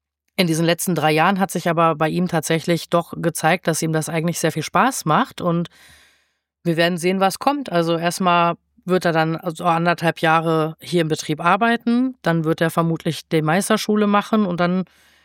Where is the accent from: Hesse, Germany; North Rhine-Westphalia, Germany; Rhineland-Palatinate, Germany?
Hesse, Germany; Kassel; Ich komme gebürtig aus Kassel. Und meine Eltern sind, wie ich 14 war, nach Oberlistingen gezogen.